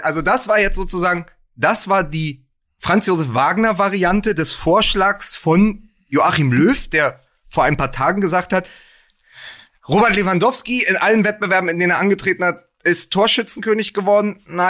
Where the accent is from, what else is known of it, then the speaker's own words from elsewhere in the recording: Berlin, Germany; ich bin als Berliner mit dem ICE mehrfach ins Ruhrgebiet gefahren